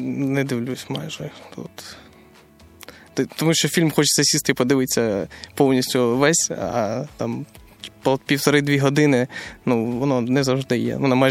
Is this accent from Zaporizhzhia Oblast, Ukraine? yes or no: yes; Zaporizhzhia, Zaporizhzhia Oblast, Ukraine; Я сам з Запоріжжя.